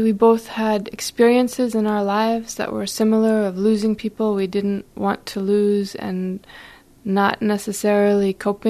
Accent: San Antonio, Texas, United States; I did, yeah. I mean, I went to Clark High School and I finished there

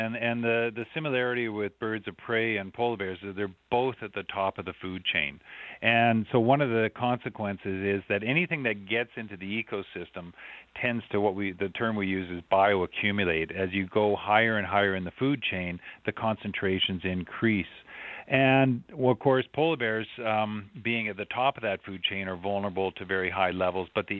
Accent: Vancouver, British Columbia, Canada; but I grew up on the West Coast in a temperate rainforest in Vancouver, British Columbia.

